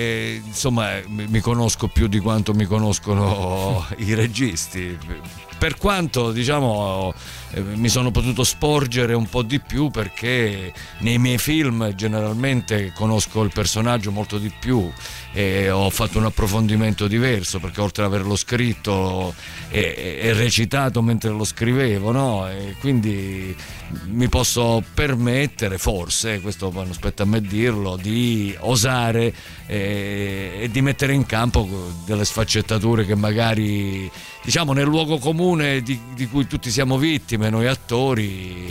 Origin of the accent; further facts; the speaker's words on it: Basilicata, Italy; moved away as an adult; l'imprinting forte l'ho avuto in quei 18 anni che sono nato e cresciuto in Basilicata.